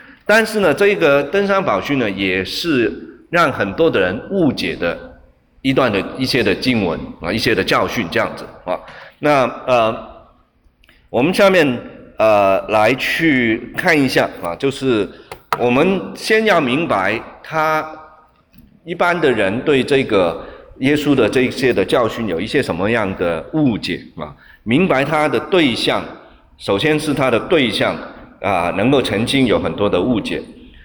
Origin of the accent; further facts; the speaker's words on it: Hong Kong; 我是生长在这个香港嘛，我在香港长大的，那香港呢这个人很挤啊，好多人啊，这样子啊，就是整个街上都是人啊，